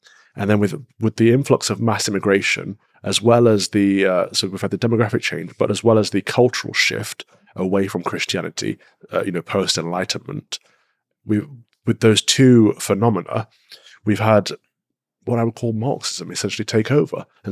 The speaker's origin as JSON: {"language": "English", "town": "Mansfield", "region": "East Midlands", "country": "United Kingdom", "tie": "born or raised there", "said": "I grew up in the Midlands, Mansfield, Nottinghamshire, a former miner's town, you know, part of Sherwood Forest, Robin Hood area, and we're a very small town."}